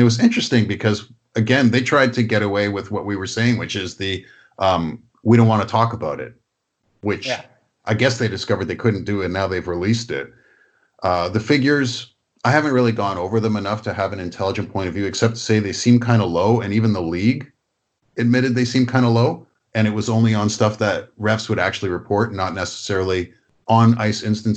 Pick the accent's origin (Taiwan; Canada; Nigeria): Canada; Toronto, Ontario; it's not like the neighborhood I grew up in Toronto didn't have black people in it.